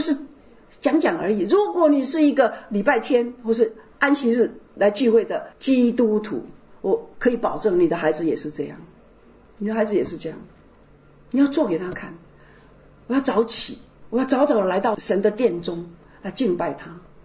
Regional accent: United States; 我在美国，我是美国人，我生在美国

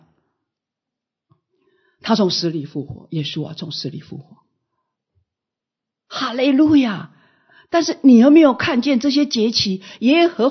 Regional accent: China; 50天我们中国人叫五旬。

